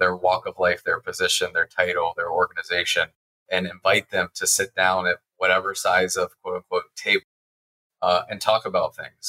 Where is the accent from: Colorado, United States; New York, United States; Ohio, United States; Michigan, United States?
Ohio, United States; I grew up in Central Ohio. I grew up about 30 miles east of here